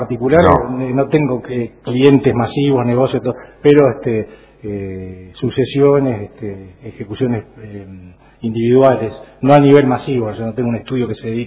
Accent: Trelew, Chubut, Argentina; also born or lived in Comodoro Rivadavia; No, yo viví cuando era chico en Comodoro, soy de Trelew.

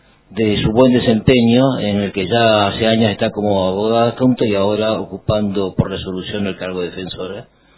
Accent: Comodoro Rivadavia, Chubut, Argentina; por lo menos los que somos de Comodoro

